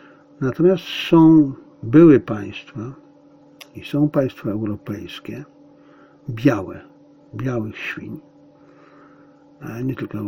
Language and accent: Polish; Silesian Voivodeship, Poland; pochodzę ze Śląska. A w czasach mojej młodości to było takie dosyć pieszczotliwe określenie. Przynajmniej w tych miejscach, w których ja się chowałem. Czyli wokół familioków.